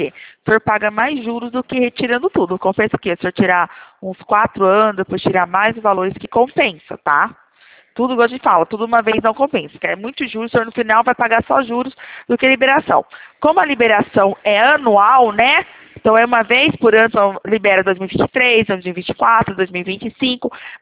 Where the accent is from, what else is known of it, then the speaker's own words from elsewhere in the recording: Leme, São Paulo, Brazil; Aqui a gente é de Leme, tá? De São Paulo, interior, tá?